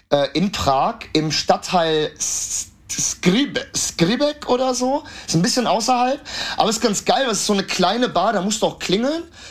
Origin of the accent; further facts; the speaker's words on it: England, United Kingdom; German is a second language; Ich komme aus England. Anscheinend sehe ich aus wie ein Engländer.